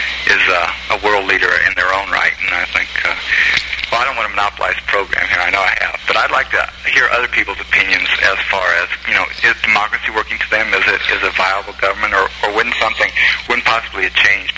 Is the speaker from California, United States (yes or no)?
yes; California, United States; moved away; I came from California to here